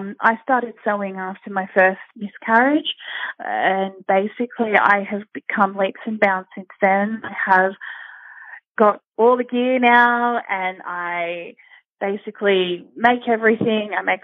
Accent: Sydney, New South Wales, Australia; I'm from Sydney, Australia

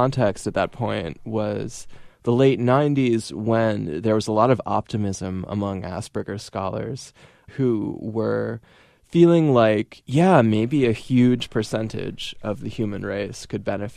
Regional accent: Amherst, Massachusetts, United States; also born or lived in Cambridge, Massachusetts; I grew up first in Cambridge and then in Amherst, Massachusetts.

